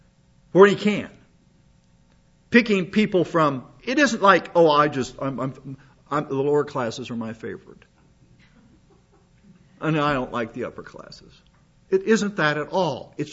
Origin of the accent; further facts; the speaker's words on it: South Dakota, United States; Where are you from? I'm from South Dakota, the smallest state in the Union. I'm damn proud of it.